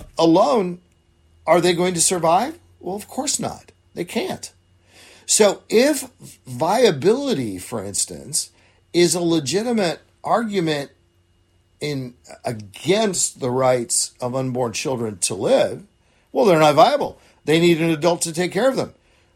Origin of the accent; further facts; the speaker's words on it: Oregon, United States; My home state of Oregon was the first, not just state in history, but the first principality on the planet to legalize physician-assisted suicide.